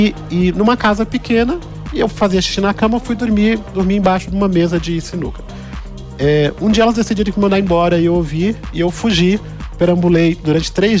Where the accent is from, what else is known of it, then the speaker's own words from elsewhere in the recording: São Paulo, Brazil; eu nasci e sou da favela de Paraisópolis, filho de uma mulher surda muda